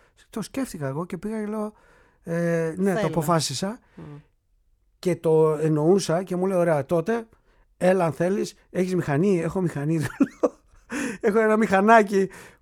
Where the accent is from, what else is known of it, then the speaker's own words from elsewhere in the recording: Veria, Central Macedonia, Greece; moved away as an adult; γεννήθηκα και μεγάλωσα στη Βέρεια, έφυγα όταν ήμουν 18 χρονών.